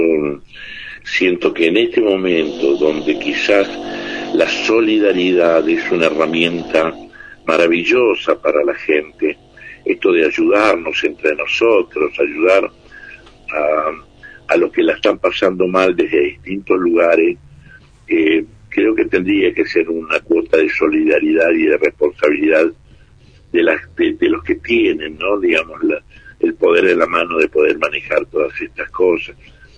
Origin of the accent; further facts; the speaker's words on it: Salta, Argentina; Yo como provinciano, porque soy salteño, amo ir a las provincias.